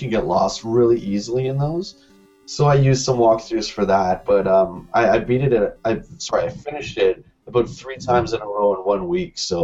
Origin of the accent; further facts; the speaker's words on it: London, United Kingdom; I acquired that in London as well, my hometown